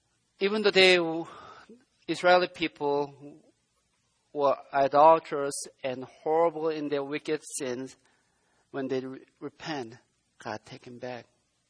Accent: South Korea; English is a second language; When I was a kid, I was growing up in South Korea.

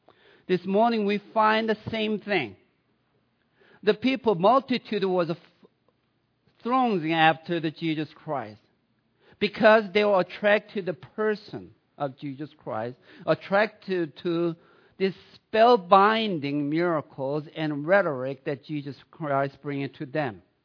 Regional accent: Sweden; accent: Swedish; Maybe one of them, many reasons might be because of my heavy Swedish accent.

